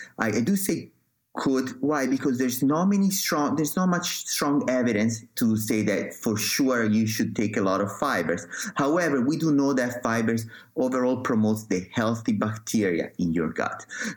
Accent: Italy; English is a second language; I'm from Italy, so Latin is somewhat familiar to me.

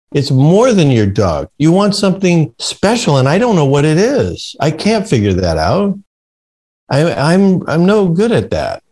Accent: New London, Connecticut, United States; I grew up in New London, Connecticut, so I wasn't afraid of being in New York

